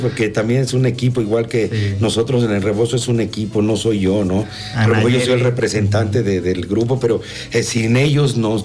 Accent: Cuernavaca, Morelos, Mexico; yo mi pueblo, mi Cuernavaca, jamás, o sea, soy chinelero, dicen, soy tlahuica, ¿no?

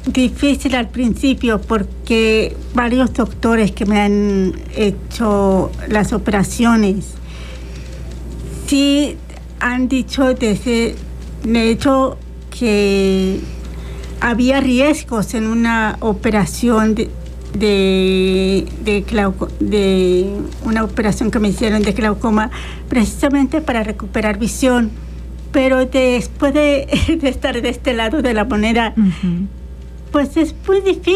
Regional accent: Mexico City, Mexico; now in Tepoztlán, Mexico; más bien nací en la Ciudad de México hace mucho, tengo 42 años, uh-huh. Soy era antes de visual, estuve en México toda mi vida

